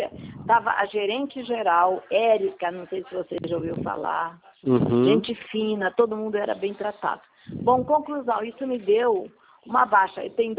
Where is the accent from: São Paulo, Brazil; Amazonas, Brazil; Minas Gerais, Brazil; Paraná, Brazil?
Amazonas, Brazil; Eu sou do Amazonas.